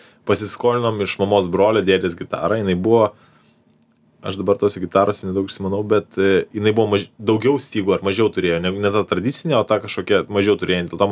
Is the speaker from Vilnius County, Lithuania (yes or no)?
yes; Vilnius, Vilnius County, Lithuania; pašilaičius gyvenęs, vis laik augau Žirmūnus.